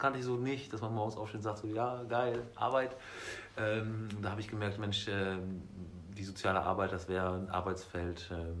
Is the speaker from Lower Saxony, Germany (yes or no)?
yes; Damme, Lower Saxony, Germany; also born or lived in Berlin; now in Neunkirchen, Germany; ich komme aus Damme, bin dann nach Berlin gegangen zum Studieren und wir sind jetzt mit meiner Familie wieder hergekommen in die Region, nach Neunkirchen gezogen.